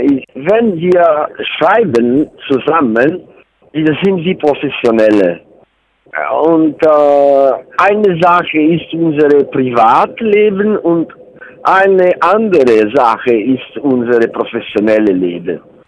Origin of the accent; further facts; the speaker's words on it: Genoa, Liguria, Italy; German is a second language; ich komme aus Genua und es gibt in Genua eine schöne Spezialität.